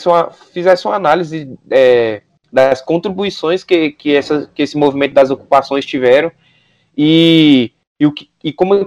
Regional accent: Federal District, Brazil; sou aqui do Distrito Federal

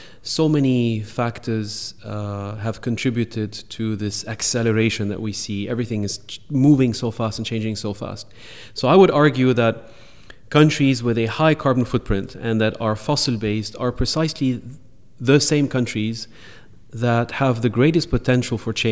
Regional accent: Denmark; It is, I'm half Danish, mm-hmm. by the way. So mm-hmm. I was brought up in Denmark. To me, Denmark, Danish ways, Scandinavian values, it's in my blood.

